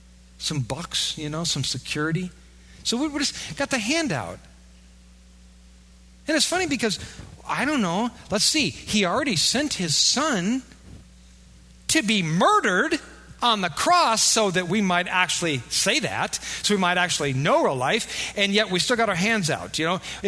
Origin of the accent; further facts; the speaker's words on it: United States; But I am a Christian first before I'm an American.